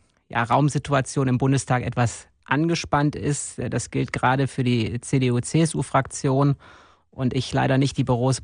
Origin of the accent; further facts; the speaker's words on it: North Rhine-Westphalia, Germany; für den Kreis Viersen, in dem ich selbst groß geworden bin, in dem ich lebe